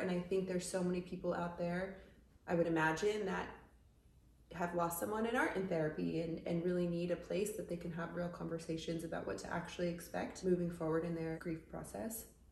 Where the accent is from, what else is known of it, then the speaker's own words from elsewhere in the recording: Arizona, United States; moved away as an adult; now in New York City, United States; Born and raised in Arizona. I went to school in Oregon and then had this dream to live in New York City.